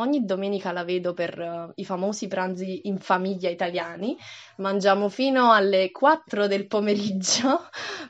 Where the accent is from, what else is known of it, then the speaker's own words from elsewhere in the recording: Naples, Campania, Italy; ho 20 anni e vengo da Napoli, una città che si trova nel sud Italia.